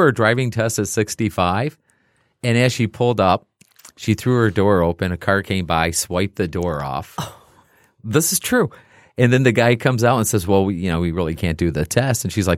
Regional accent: the South, United States; So now I got to tell you about my mama real quick because we're from the South.

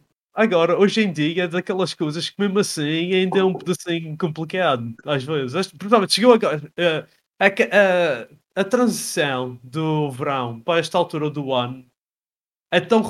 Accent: Madeira, Portugal; A gente, como somos da Madeira, a gente sabe

